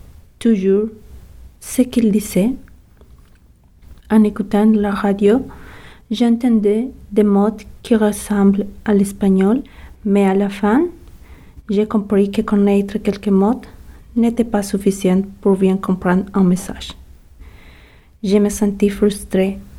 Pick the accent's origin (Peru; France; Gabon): Peru; French is a second language; je viens du Pérou.